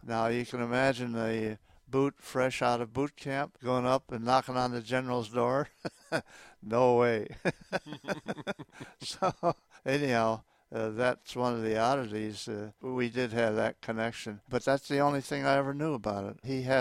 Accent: Harvey, Illinois, United States; also born or lived in Chicago; I was born in Chicago and eventually, we moved to different places, but eventually wound up in Harvey, Illinois, which is where I lived when I signed up to the Marine Corps in 1939.

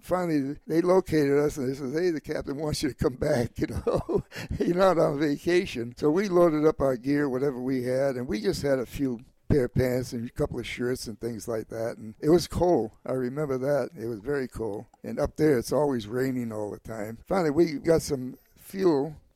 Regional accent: United States; I'm thankful for being an American. I thank my mother and father for coming here to this great country.

